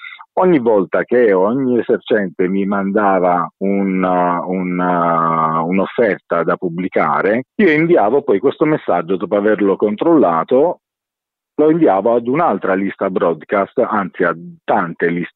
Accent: Apulia, Italy; now in Caserta, Italy; Ho lanciato il progetto a Caserta, ma non sono casertano, io sono di origini baresi, sono pugliese. Quando sono arrivato qui ho preso proprio la residenza a Caserta

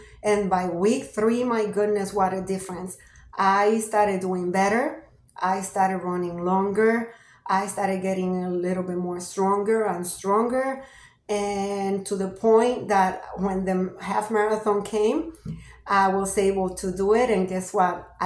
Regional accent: Florida, United States; I'm from Southwest Florida.

